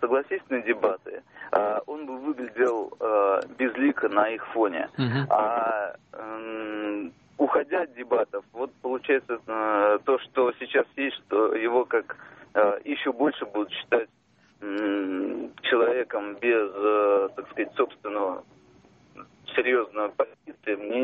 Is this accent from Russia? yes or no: yes; Moscow, Russia; я из Москвы.